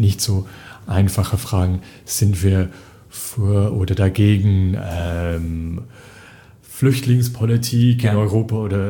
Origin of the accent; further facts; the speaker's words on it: England, United Kingdom; German is a second language; now in Germany; Ja, ich bin Engländer, aber ich denke nie dran